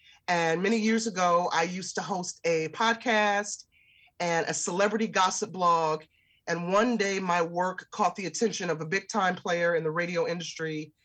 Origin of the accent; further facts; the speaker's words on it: Chicago, Illinois, United States; Born and raised in Chicago. I'm that girl that had a small town dream of working in big time Hollywood.